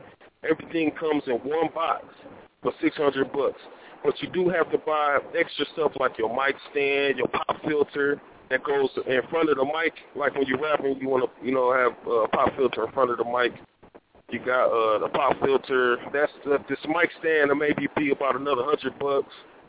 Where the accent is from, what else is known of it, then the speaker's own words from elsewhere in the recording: Milwaukee, Wisconsin, United States; I'm from Milwaukee. We got guitar centers.